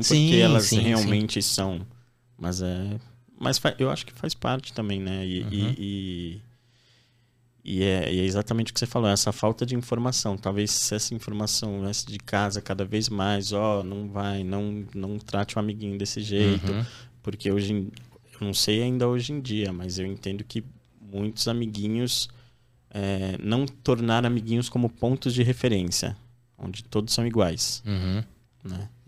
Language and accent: Portuguese; Guarujá, São Paulo, Brazil; Eu lembro que tinha um colégio que eu estudei quando era pequeno, no Guarujá